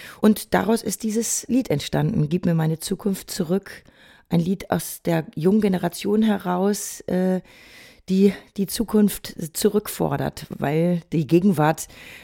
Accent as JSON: {"language": "German", "town": "Bad Salzuflen", "region": "North Rhine-Westphalia", "country": "Germany", "tie": "born or raised there", "lives_now": "Berlin, Germany", "said": "in meiner Kindheit und Jugend in Bad Salzuflen, in so einer Kleinstadt, da gibt's ja auch nicht so viele Angebote"}